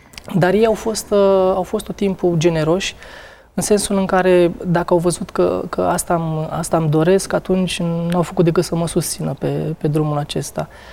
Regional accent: Murighiol, Tulcea County, Romania; Dobrogean din Tulcea, sunt născut în Murighiol, în Delta, acolo este inima

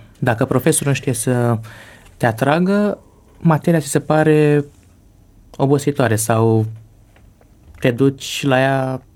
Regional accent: Dolj, Romania; sunt de lângă Craiova și sunt așa craioveanul iubit, cum s-ar spune.

